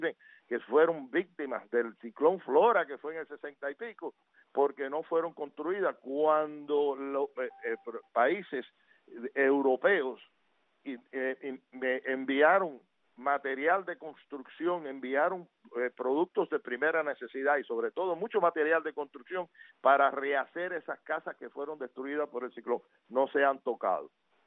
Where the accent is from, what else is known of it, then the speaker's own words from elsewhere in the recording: Victoria de Las Tunas, Las Tunas, Cuba; 3 o 7, 8 Victoria Las Tunas, a mi pueblo, y poder darles allí a mis hermanos tuneros donaciones y productos